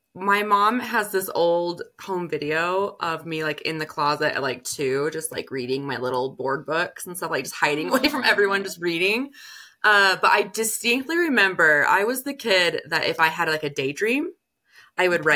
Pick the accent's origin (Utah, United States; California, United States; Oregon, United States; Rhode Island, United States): Utah, United States; also born or lived in Michigan; I wasn't born here, but I live in Utah right now. That's where I mostly grew up, but I was born like clear across in Michigan and stuff like that.